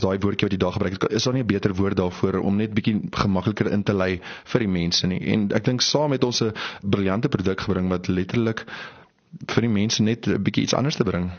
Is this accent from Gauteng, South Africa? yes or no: no; Alexander Bay, Northern Cape, South Africa; also born or lived in Omaruru, Namibia / Kriel / Witbank; En vandaar het ons getrek en ons is in Namakwaland in. En het is een klein dorpie, Alexanderbaai is die plek se naam, en is geleë letterlik op die grens van Namibia en Suid-Afrika, in die Suid-Afrikaanse kant